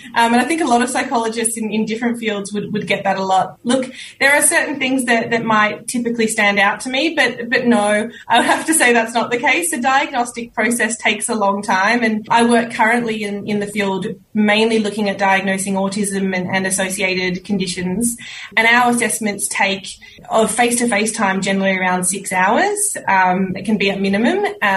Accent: Sydney, New South Wales, Australia; I'm from Sydney. I live in Sydney now and still based here. I've moved away and done a few things in all over places in the world, and I've ended up 5 kilometres from where I grew up.

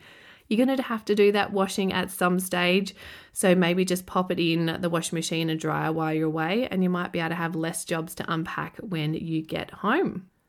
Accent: Adelaide, South Australia, Australia; I am from Adelaide, and when we travel to the city from the farm, I have a drawer and some shelves in my parents' house where we stay.

